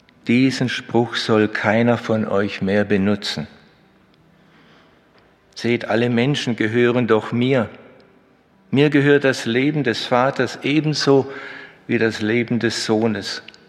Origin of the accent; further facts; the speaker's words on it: Blaubeuren, Baden-Württemberg, Germany; Auch in meiner Heimatstadt Blaubeuren war ein Marienheiligtum bis zur Reformation.